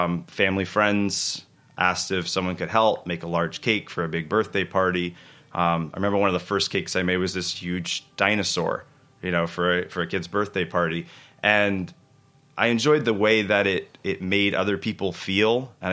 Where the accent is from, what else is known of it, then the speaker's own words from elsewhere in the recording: Florida, United States; So where I grew up in the Keys, there wasn't a lot of other options to do things.